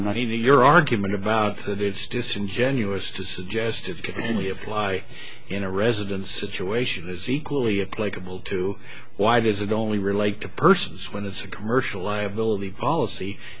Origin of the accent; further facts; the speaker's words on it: Idaho, United States; I don't know if I say it right, I'm from Idaho again